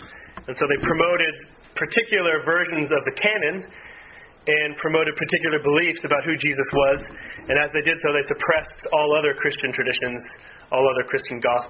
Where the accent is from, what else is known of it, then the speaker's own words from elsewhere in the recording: New England, United States; And then lots of other places too, but I'm from New England, so.